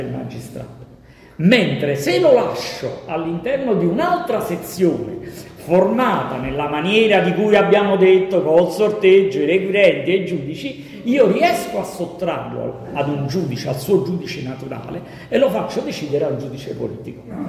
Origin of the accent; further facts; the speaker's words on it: Naples, Campania, Italy; Mo, giorni siamo napoletano, quindi già lo diciamo, no?